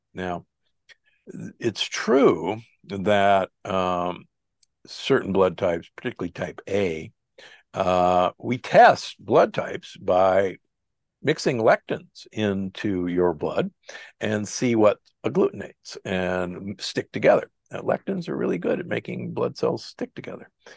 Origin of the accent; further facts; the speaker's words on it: Omaha, Nebraska, United States; I was raised in Omaha, Nebraska. Nebraska is the beef state.